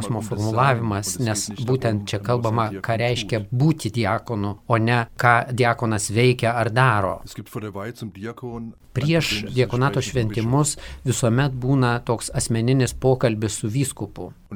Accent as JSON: {"language": "Lithuanian", "country": "Germany", "tie": "born or raised there", "also_born_or_lived": "India", "second_language": "Lithuanian", "moved": "yes", "said": "Aš augau Vokietijoje, pasienyje su Olandija ir Belgija."}